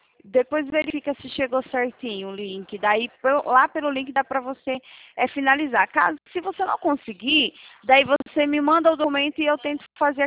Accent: Piracicaba, São Paulo, Brazil; Sou de Piracicaba também.

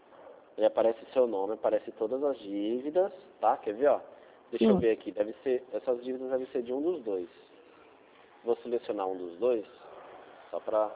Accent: Rio Claro, São Paulo, Brazil; eu sou de Rio Claro.

